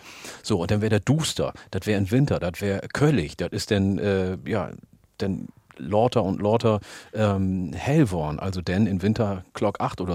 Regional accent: Ethiopia; first language Oromo; German is a second language; Oromifa ist meine Muttersprache, Amharisch ist die Amtssprache in Äthiopien

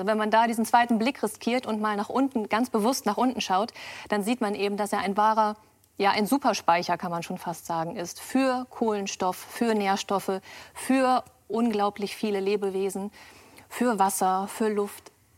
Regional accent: Lower Saxony, Germany; Ich bin auf dem Bauernhof groß geworden, im Landkreis Osnabrück. Also ganz idyllisch in einem Moorgebiet.

